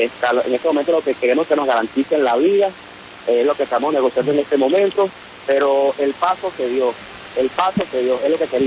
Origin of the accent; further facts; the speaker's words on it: Venezuela; soy un militar, soy un padre de familia, soy un ciudadano venezolano que siente y padece el desgobierno de este país.